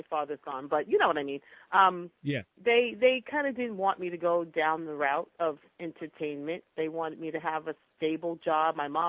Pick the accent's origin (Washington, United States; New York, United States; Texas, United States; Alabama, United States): New York, United States; now in Los Angeles, United States; I live in L.A., but I'm from New York. I am a New Yorker. I will always be a New Yorker.